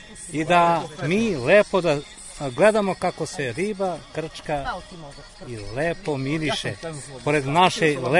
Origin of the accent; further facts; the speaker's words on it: Sijarinska Banja, Southern and Eastern Serbia, Serbia; mi smo meštani ovde iz Sijarinske banje